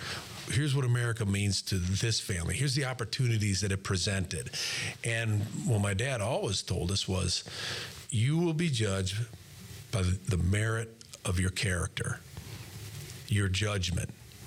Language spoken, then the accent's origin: English; Janesville, Wisconsin, United States; So I grew up in Janesville, Wisconsin, and if you're looking and I went to West Point.